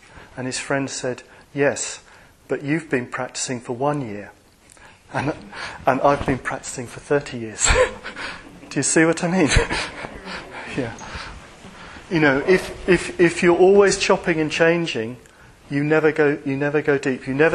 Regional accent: England, United Kingdom; Go to England. I'm not saying that because I'm English.

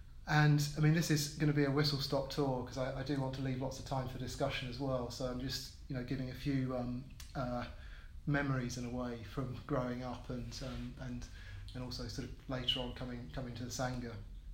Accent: Plaistow, London, United Kingdom; also born or lived in Stratford; We lived in Plaistow. So I was born in Stratford in East London. We lived in Plaistow.

